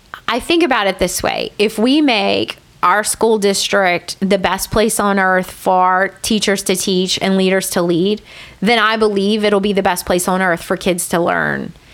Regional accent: Texas, United States; born there; I was born in East Texas, and they taught and lived in East Texas.

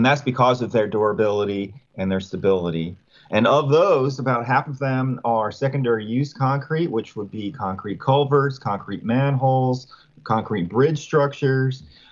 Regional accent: New York, United States; moved away as an adult; now in Florida, United States; I'm originally from New York and grew up fishing, saltwater fishing with my father on the South Shore of Long Island on his little John boat. 26 years ago, I moved down here

